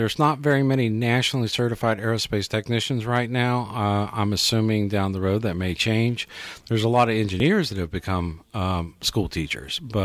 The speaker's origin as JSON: {"language": "English", "town": "Moundsville", "region": "West Virginia", "country": "United States", "tie": "born or raised there", "moved": "yes", "said": "I grew up in West Virginia in a small town called Moundsville"}